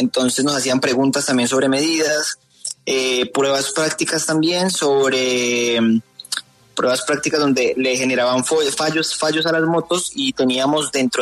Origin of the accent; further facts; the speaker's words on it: Colombia; uno como colombiano soñaría demasiado con una moto de esas